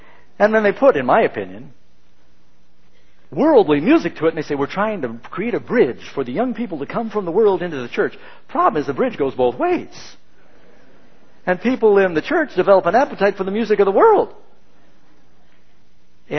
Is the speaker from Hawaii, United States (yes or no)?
no; California, United States; born there; I was born in California, I can say that if I want to.